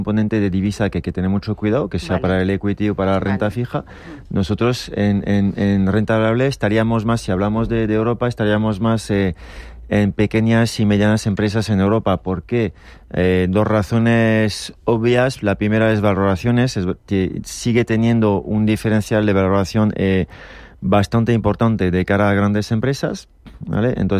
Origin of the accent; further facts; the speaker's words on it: France; Spanish is a second language; Yo como francés te puedo decir que dentro de poco Francia estará dentro de países emergentes